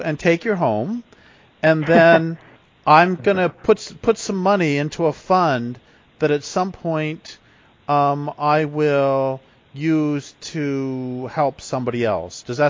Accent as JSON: {"language": "English", "region": "Colorado", "country": "United States", "tie": "born or raised there", "said": "And I grew up in Colorado, and sometimes we would go way up into the alpine tundra"}